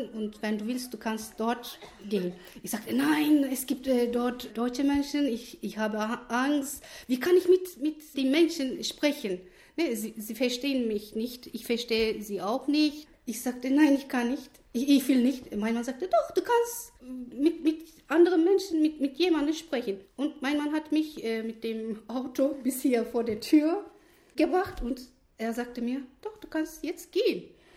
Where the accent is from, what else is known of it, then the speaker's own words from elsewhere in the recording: Turkey; German is a second language; Ich komme aus der Türkei.